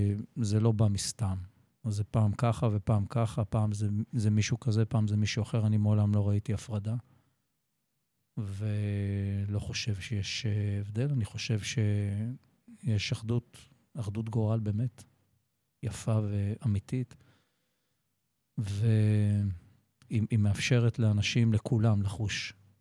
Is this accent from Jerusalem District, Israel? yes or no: no; Kfar Vitkin, Central District, Israel; also born or lived in Netiv HaAsara; now in Sdot Yam, Israel; אבא שלי היה בצבא קבע, וגרנו בסחירות בכפר ויטקין.